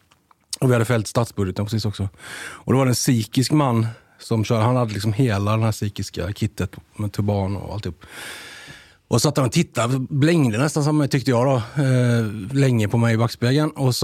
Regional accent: India; now in Sweden; Och jag säger, jag vet, jag älskar Sverige. Och jag kommer från Indien

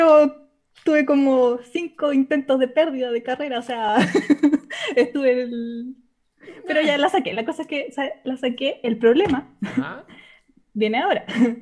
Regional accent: Chile; No, soy de Chile.

